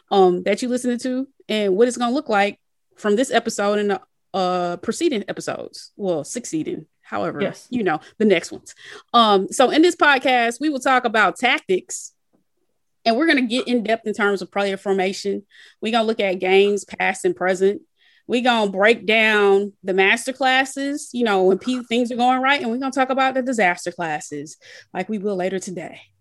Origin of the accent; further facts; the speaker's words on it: Atlanta, Georgia, United States; but then I grew up in Atlanta, so the Atlanta Beat.